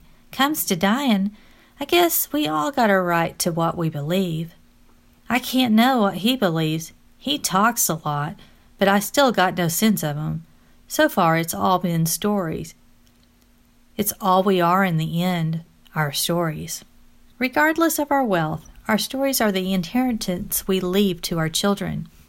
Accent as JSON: {"language": "English", "town": "King", "region": "Texas", "country": "United States", "said": "from King in Texas."}